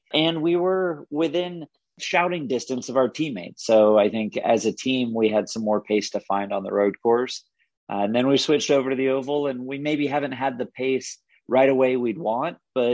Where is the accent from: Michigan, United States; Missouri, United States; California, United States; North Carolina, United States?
California, United States; And we're both from California. So we get kind of lumped into the smart kid from California group.